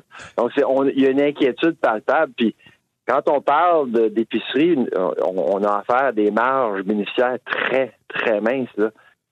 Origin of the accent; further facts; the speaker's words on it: Halifax, Nova Scotia, Canada; j'ai commencé à parler à des gens à Halifax, chez nous